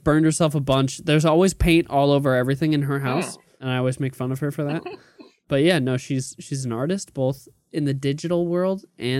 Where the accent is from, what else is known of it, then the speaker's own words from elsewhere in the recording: Portland, Maine, United States; born there; I was born in Portland, Maine.